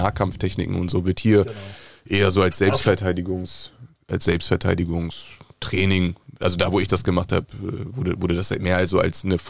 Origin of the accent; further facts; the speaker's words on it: Hamburg, Germany; auch aus Hamburg, wie Harry. Ende 20